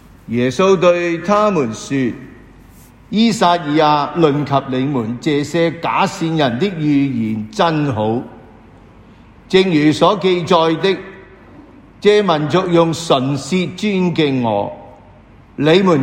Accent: Hong Kong; 我谂今日我哋香港人喺呢几年啊，好习惯啦吓。

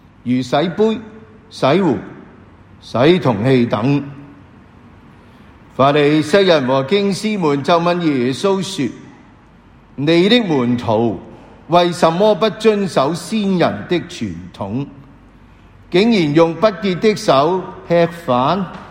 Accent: Hong Kong; 我谂今日我哋香港人喺呢几年啊，好习惯啦吓。

